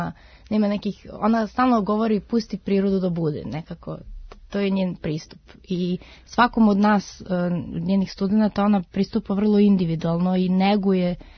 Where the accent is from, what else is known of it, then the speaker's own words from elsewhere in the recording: Belgrade, Serbia; kod nas u Beogradu